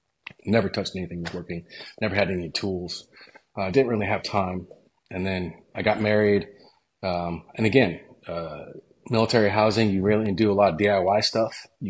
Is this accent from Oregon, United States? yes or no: yes; Oregon, United States; also born or lived in Denver, United States; I was born in Denver, Colorado. Lived there for about 9 years. Then moved out to Southern Oregon, and in a real, real rural area.